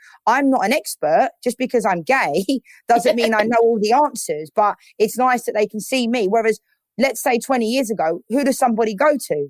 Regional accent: London, United Kingdom; like growing up in South East London, there were comments.

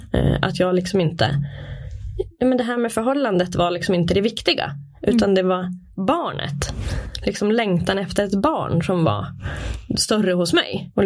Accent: Brunflo, Jämtland County, Sweden; Jag är född och uppvuxen i Brunflo. Bott där i hela mitt liv. När jag flyttade hemifrån så flyttade jag till Brunflo.

